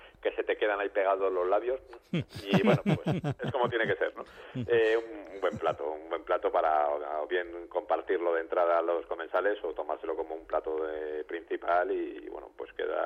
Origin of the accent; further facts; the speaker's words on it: Madrid, Community of Madrid, Spain; also born or lived in Santander; yo soy prácticamente de aquí porque me vine con un año de Santander